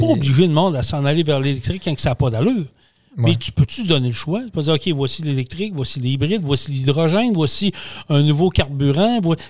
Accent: Quebec, Canada; Fait que ça, on peut encore payer en tant que Québécois.

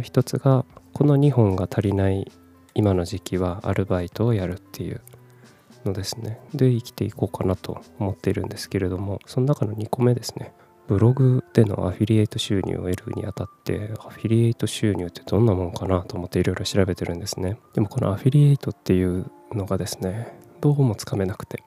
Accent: Kumamoto, Japan; also born or lived in Fukuoka / Tokyo; 18歳から福岡、30歳から東京で暮らし、退職を機に地元の熊本に帰ってきた36歳フリーランスの僕

